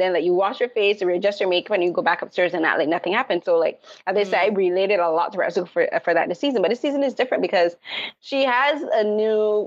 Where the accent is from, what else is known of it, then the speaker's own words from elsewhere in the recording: Barbados; I was raised in the Caribbean from Barbados.